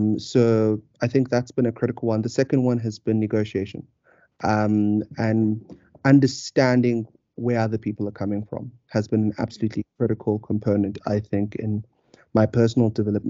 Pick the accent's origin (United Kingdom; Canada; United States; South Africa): South Africa; also born or lived in Nigeria; So I'm Nigerian, South African, or South African, Nigerian, depending on how you want to cut it. So I speak Xhosa, I speak Zulu, I speak English, I understand Afrikaans